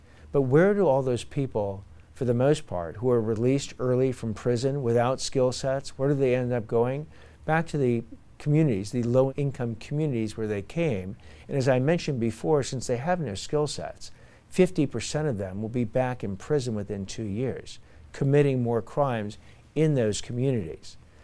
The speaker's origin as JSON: {"language": "English", "town": "Los Angeles", "region": "California", "country": "United States", "tie": "born or raised there", "said": "we grew up in West LA and we take the bus to the beach."}